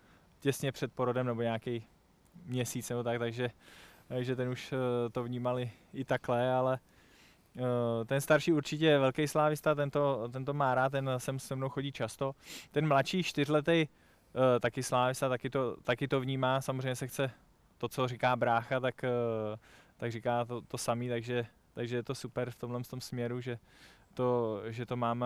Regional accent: Prague, Czechia; Je to tak, já jsem se narodil v Praze, jsem na to hrdý

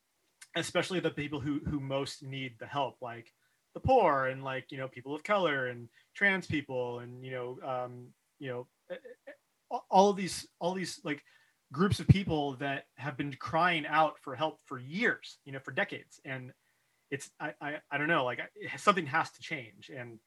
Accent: California, United States; like I grew up in the Sierra Nevadas of Northern California, which is only like a 3-hour drive from where you grew up in Berkeley.

